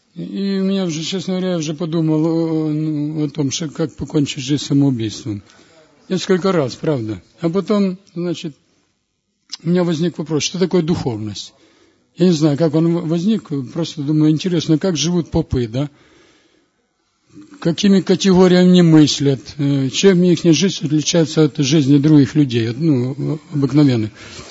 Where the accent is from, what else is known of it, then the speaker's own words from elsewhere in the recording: Poltava, Poltava Oblast, Ukraine; я с Полтавы, с Украины.